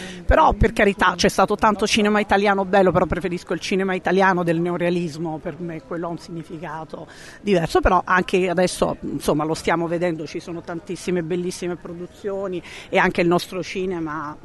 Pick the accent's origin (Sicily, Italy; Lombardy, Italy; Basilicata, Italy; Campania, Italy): Campania, Italy; Naples; io sono napoletana